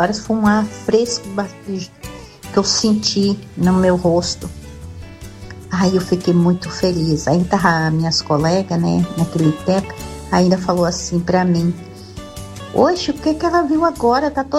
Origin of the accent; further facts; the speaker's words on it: Minas Gerais, Brazil; now in Guarujá, Brazil; Porque eu sou mineira, eu sou de Minas, mas eu moro aqui no Guarujá.